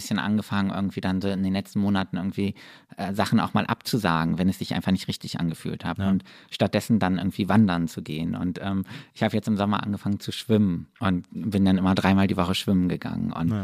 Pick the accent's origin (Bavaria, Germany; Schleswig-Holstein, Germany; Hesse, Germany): Bavaria, Germany; Würzburg; now in Berlin, Germany; Ja, voll, weil also ich bin aus Würzburg nach Berlin gezogen.